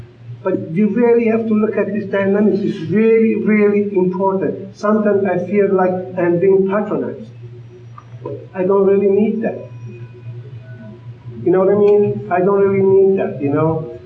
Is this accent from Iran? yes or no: yes; Iran; I'm from Iran, for example. You can look in my community. We are very different people.